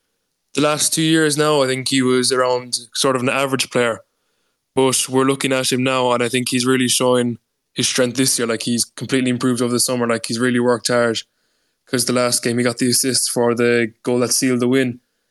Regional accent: Munster, Ireland; I'm from Kerry now

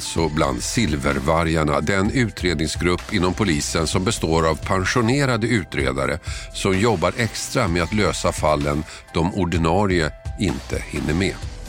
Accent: Tumba, Stockholm County, Sweden; Jag är uppvuxen i Tumba, sydost om Stockholm. Kanske inte den tjusigaste av Stockholms förorter, inte ens då.

